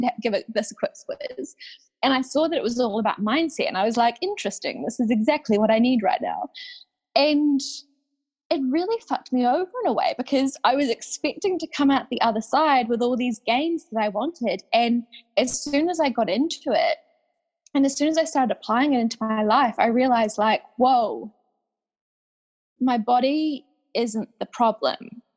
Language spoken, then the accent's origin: English; Wellington, New Zealand; now in Wairarapa, New Zealand; I like to think I'm from Wellington, New Zealand, which is our big capital. You know, it's pretty small, really. Yeah. But I've recently moved out to the country.